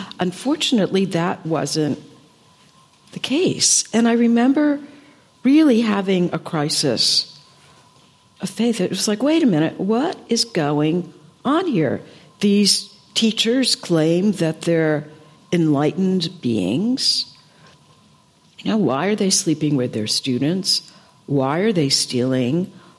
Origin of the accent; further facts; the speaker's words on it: Boston, Massachusetts, United States; So whenever there was a school vacation, I grew up in Boston, I would go visit my aunt.